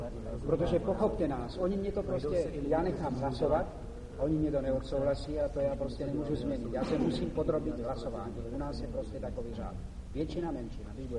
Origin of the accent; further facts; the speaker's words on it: Moravia, Czechia; já jsem Moravák